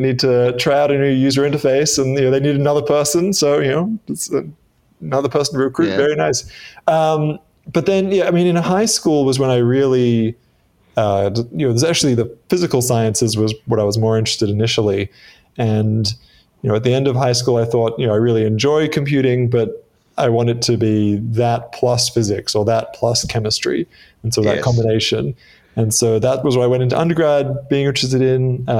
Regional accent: Australia; accent: Australian; also born or lived in Midwest, United States; So my accent is not as Australian as you might expect.

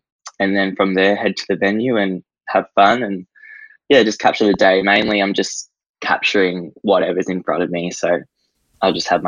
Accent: Gold Coast, Queensland, Australia; I'm from the Gold Coast and I am 18 years of age and I am a wedding photographer.

